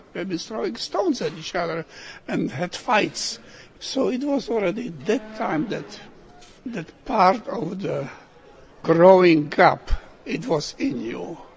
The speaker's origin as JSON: {"language": "English", "region": "Moravian-Silesian Region", "country": "Czechia", "tie": "born there", "second_language": "English", "said": "I was born in Moravia, in Bistek, which is very close to Ostrava, in 1922. We never had electricity until about 1928 or 29"}